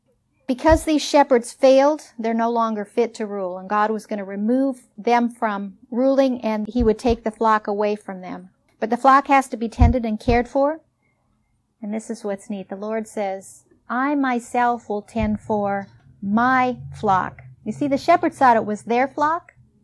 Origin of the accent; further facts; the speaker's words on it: Midwest, United States; And I grew up in the Midwest. My uncles all had farms.